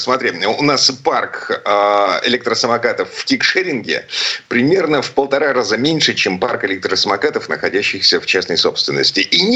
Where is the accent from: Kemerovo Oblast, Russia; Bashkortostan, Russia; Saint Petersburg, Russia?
Saint Petersburg, Russia; из Петербурга